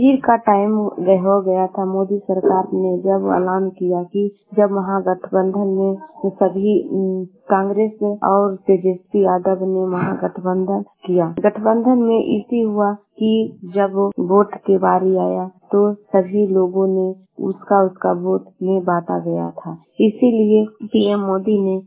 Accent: Bihar, India; मैं गुवाहाटी से पूरा से पूरा में पटना जिला के रहने वाले हैं।

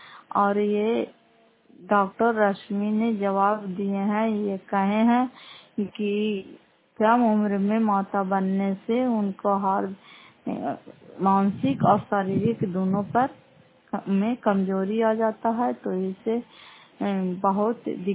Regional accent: Fatehpur, Bihar, India; घर फतेहपुर, पंचायत मखरौता, जिला नालंदा, करापसा ब्लॉक की निवासी हूं।

